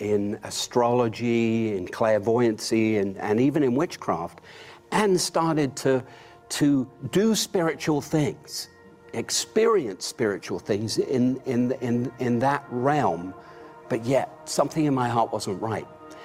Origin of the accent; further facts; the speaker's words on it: London, United Kingdom; moved away as an adult; now in United States; I was born in London, England, to a secular Jewish prosperous family.